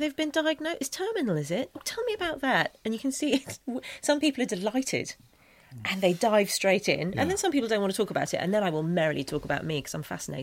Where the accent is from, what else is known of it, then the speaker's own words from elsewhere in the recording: England, United Kingdom; I'm English.